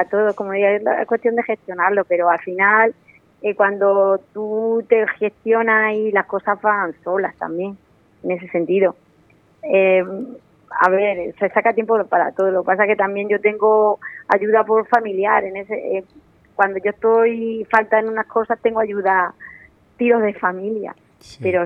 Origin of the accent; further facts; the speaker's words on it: Yecla, Region of Murcia, Spain; en la de mi pueblo, en la que organizamos aquí en Yecla